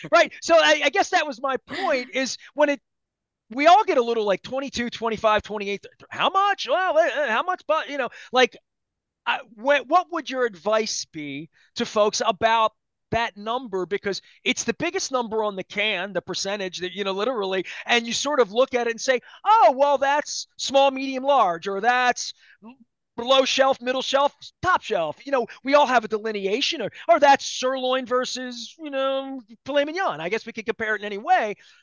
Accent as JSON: {"language": "English", "town": "Dundalk", "region": "Maryland", "country": "United States", "said": "I'm from Dundalk. I'm wearing a Costas shirt. I've done it all foolishly."}